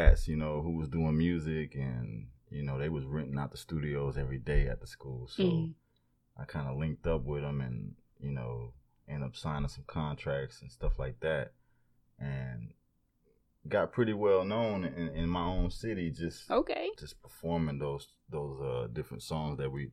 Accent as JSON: {"language": "English", "town": "Houston", "region": "Texas", "country": "United States", "tie": "born or raised there", "said": "I'm from Houston, Texas, born and raised east side of Houston, off of I-10 East, going toward Baytown, Beaumont."}